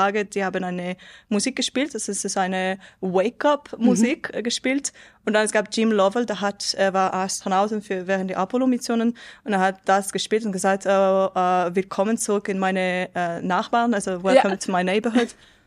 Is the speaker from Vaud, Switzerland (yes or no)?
yes; Yverdon, Vaud, Switzerland; also born or lived in Lausanne / Winterthur / Cambridge, United Kingdom; ich bin in Lausanne geboren, war 14 Jahre in Yverdon, dann 10 Jahre etwa so in Lausanne. Dann war ich in 2 Jahren in Winterthur, in Zedahave für mein Studium. Dann war ich für 4 Jahre in der UK, so Cambridge